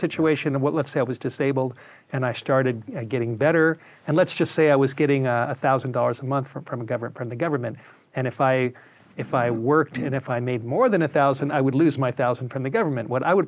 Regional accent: California, United States; I got involved in just the wildlife, growing up in the Southern California area, got involved in the discos and the parties and the drugs, the alcohol.

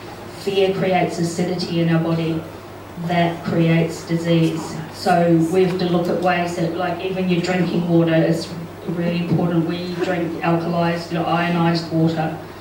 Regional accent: New Zealand; now in Australia; I'm originally from New Zealand years ago

